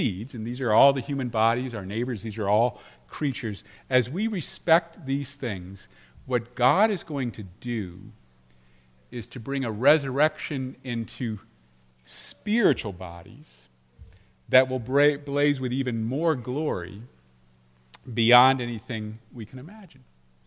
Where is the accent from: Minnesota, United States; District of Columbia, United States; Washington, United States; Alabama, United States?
Washington, United States; Seattle; born there; also born or lived in Alaska / Arizona / Texas / Toronto, California, United States; So I was born in the Pacific Northwest. That's known for its beauty. I mean, the skies, the bluest blue, are in Seattle.